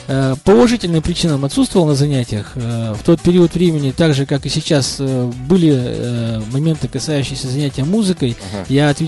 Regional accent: Severodvinsk, Arkhangelsk Oblast, Russia; Я местный, я родился и вырос в городе Северодвинске, фактически никуда отсюда не выезжал, ну, за исключением службы в вооруженных силах.

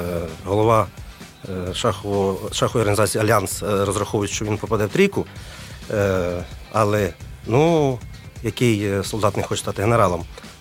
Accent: Mohyliv-Podilskyi, Vinnytsia Oblast, Ukraine; Взагалі-то я сам родом з Могилів-Подільську, це місто на Вінницькій області.

